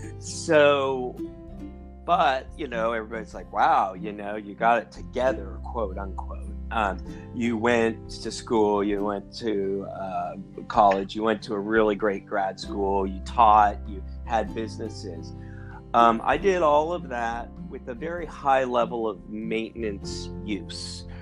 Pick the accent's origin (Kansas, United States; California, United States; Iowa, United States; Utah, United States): California, United States; I was raised in Marin County in the 70s. Think peacock feathers, hot tubs, lots of marijuana.